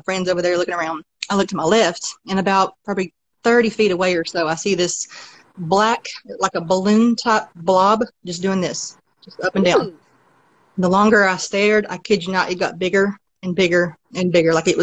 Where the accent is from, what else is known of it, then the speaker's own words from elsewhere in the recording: Wilkesboro, North Carolina, United States; No, this was in Wilkesboro, North Carolina, my hometown.